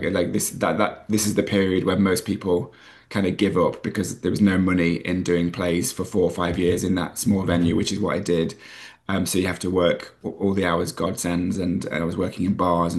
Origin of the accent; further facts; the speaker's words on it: Nottingham, East Midlands, United Kingdom; I obviously growing up in Nottingham, I'd never heard of it.